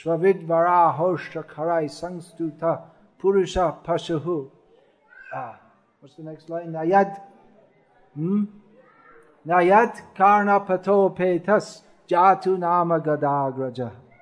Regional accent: England, United Kingdom; Growing up in England, I had heard of him.

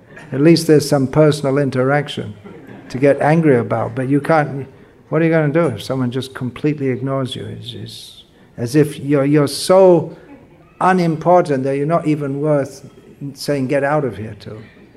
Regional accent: United Kingdom; Sorry, I'm from Britain. I have an excuse.

